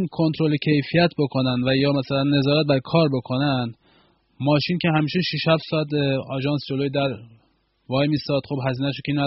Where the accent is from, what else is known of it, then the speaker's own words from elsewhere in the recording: Iran; moved away; موقعی که من از ایران اومدم بیرون،